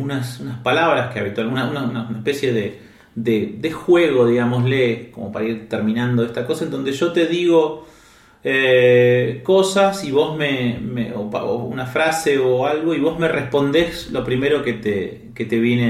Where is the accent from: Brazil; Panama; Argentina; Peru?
Argentina; Yo soy argentino, nosotros todos somos.